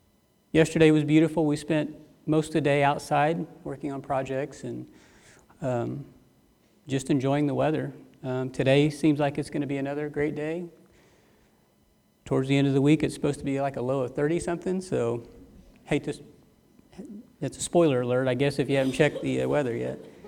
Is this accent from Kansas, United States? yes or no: yes; Baxter Springs, Kansas, United States; I was born and raised in Baxter Springs. Believe it or not, there was a hospital there at one time.